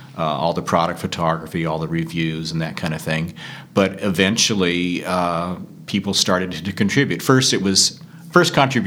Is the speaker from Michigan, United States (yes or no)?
no; California, United States; now in Oregon, United States; Originally Southern California.